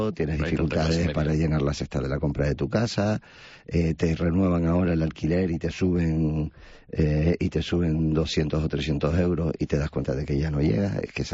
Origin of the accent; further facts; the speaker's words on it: Canary Islands, Spain; Yo como canario quiero que los Reyes Magos visiten también a los niños y a las niñas canarias.